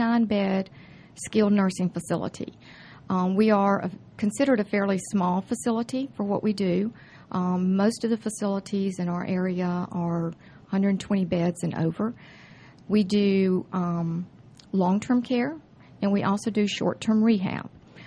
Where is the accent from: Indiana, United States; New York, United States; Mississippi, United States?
Mississippi, United States; Okay, I'm originally from Mississippi. Graduated from the University of Southern Mississippi with a bachelor's degree in sociology.